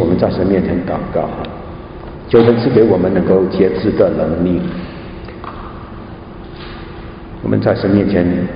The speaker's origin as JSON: {"language": "Chinese", "country": "China", "said": "我们有所谓的我们中国人讲的七情六欲"}